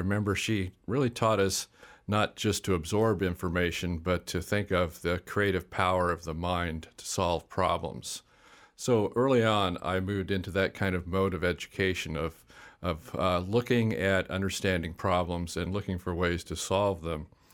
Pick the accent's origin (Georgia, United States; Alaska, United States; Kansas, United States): Kansas, United States; North Newton; I grew up in North Newton, Kansas, out on the plains, and was born in 1952, so lived through the 50s and the 60s.